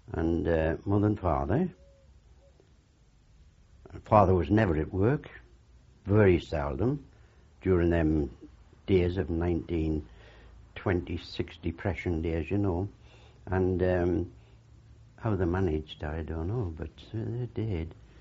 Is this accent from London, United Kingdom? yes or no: no; Sunderland, North East England, United Kingdom; I was born in Hendon. That was the poor part of Sunderland. In tourist houses, where you had probably three families in the same